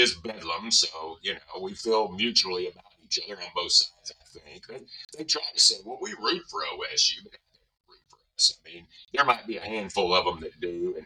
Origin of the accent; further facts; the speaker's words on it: Miami, Oklahoma, United States; You know, I grew up in Miami, Oklahoma. I was three blocks from Steve Owens Boulevard.